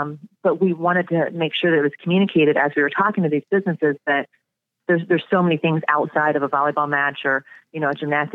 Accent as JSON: {"language": "English", "region": "Indiana", "country": "United States", "tie": "born or raised there", "lives_now": "River Falls, United States", "said": "Yeah, I grew up in Indiana. I went to school at the University of Illinois. I played volleyball there in the late 90s. I've been in the River Falls area for about 13 years."}